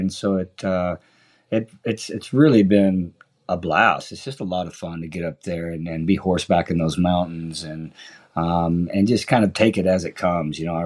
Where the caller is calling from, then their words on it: Hamilton, Montana, United States; I'm zooming in from Hamilton, Montana.